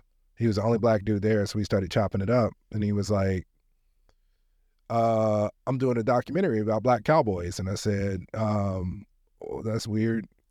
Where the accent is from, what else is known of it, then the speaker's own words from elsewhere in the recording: Kansas City, Missouri, United States; You know, I grew up in Kansas City, and we would go to the rodeo every year.